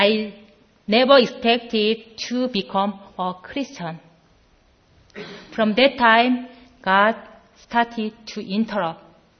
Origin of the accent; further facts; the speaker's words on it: Gimje, North Jeolla, South Korea; English is a second language; I was born in South Korea in 1972. My hometown is Gimje, which is famous for rice farm. In my hometown, wherever you go, you can see only rice farm and fields. My parents were Buddhist.